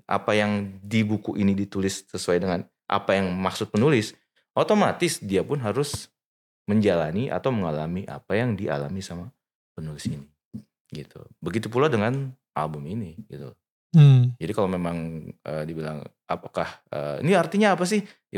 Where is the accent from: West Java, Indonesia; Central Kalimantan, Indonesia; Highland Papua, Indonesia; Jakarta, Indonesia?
Jakarta, Indonesia; Tumbuhnya, kalau tumbuh besar sih di Jakarta juga ya.